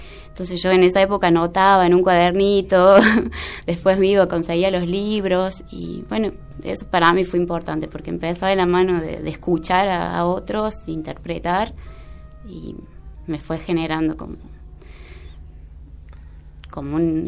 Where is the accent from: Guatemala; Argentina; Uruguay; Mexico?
Argentina; Río Primero, Córdoba; now in Córdoba, Argentina; Bien. Sí, de Río Primero.